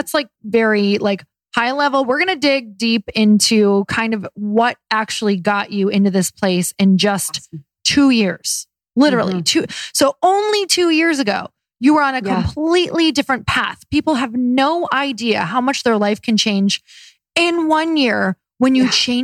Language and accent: English; Michigan, United States; I'm from Michigan.